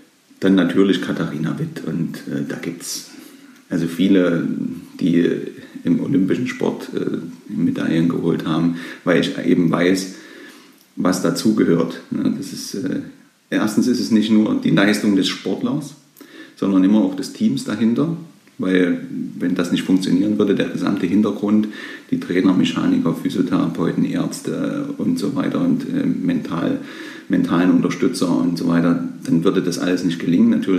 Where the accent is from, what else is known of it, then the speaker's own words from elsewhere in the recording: Thuringia, Germany; accent: Thuringian; Ich lasse die Sprache mal nicht glatt ziehen und habe also immer noch meinen Thüringer Dialekt mit dabei.